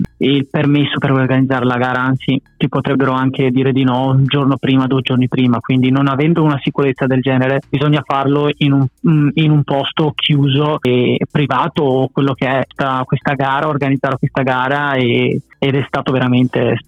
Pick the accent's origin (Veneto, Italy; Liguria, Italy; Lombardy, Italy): Veneto, Italy; Bassano del Grappa; io sono di Bassano, ed era difficile trovarci, ecco